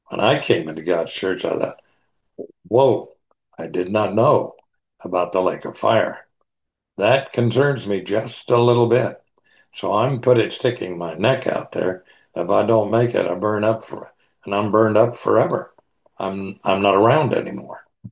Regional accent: United States; In this country, if you're American, you can't tell me what to do. I'm an American.

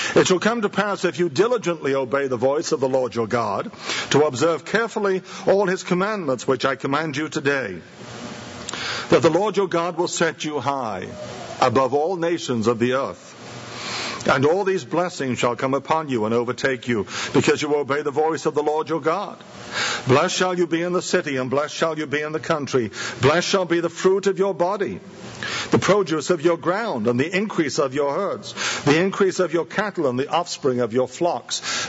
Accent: England, United Kingdom; I grew up in England. But on Sunday in England, there was no entertainment on television

